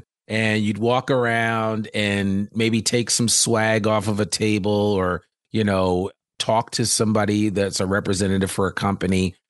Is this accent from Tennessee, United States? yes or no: no; Teaneck, New Jersey, United States; I grew up in New Jersey and we had Bergen Tech Community College.